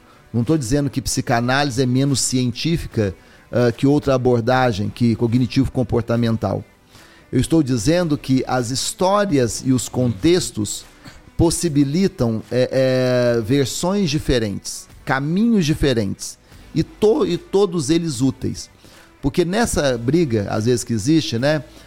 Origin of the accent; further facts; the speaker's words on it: Três Corações, Minas Gerais, Brazil; also born or lived in São Bento do Abade; Eu sou do interior de Minas, né, do sul de Minas, de uma cidade chamada Três Corações. Eu estou registrado lá, mas na verdade eu nasci numa currutela ali pertinho, pequenininha.